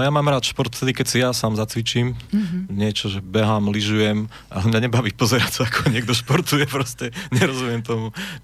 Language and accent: Slovak; Zvolen, Banská Bystrica Region, Slovakia; Ja som Zvolenčan